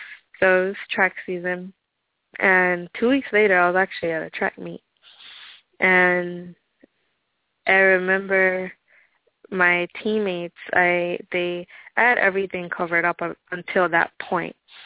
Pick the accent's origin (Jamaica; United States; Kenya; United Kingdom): Jamaica; I think I was five, and at the time I was in Jamaica. I'm originally from Jamaica.